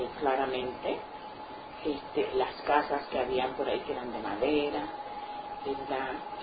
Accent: Panama City, Panamá, Panama; a dos casas del río Matasnillo. Ahí pasé los primeros

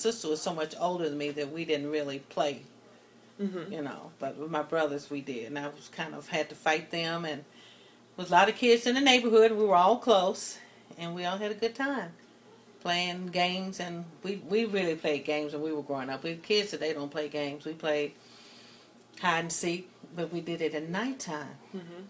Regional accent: Nashville, Tennessee, United States; I grew up in East Nashville, mm-hmm. on Myrtle Street.

